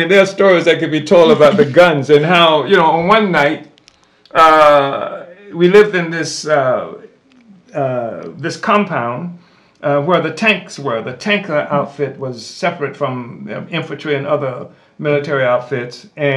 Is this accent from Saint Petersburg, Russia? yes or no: yes; Saint Petersburg, Russia; this is the first time I've ever lived in snow, cold weather. I came from St. Petersburg, and literally when I got to Germany